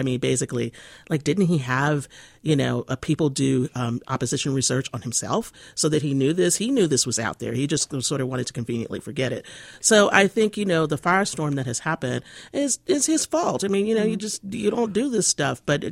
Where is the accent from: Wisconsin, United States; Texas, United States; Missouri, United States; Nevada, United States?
Texas, United States; I mean, I grew up in Texas. I know people who have done blackface and thought it was like a joke